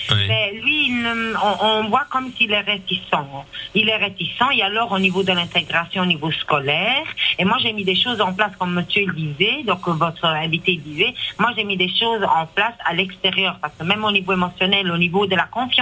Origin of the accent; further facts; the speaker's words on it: Liège, Wallonia, Belgium; On est de Liège, donc voilà.